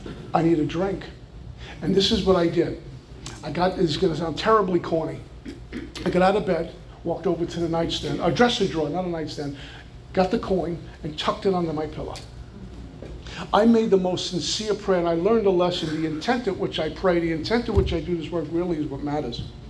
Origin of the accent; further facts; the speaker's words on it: New York, United States; I'm from New York. You always get a piece.